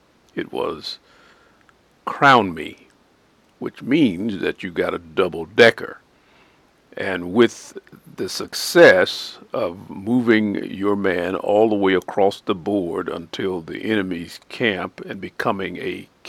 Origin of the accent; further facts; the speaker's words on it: Arkansas, United States; Growing up in Arkansas, in the country, 65 plus years ago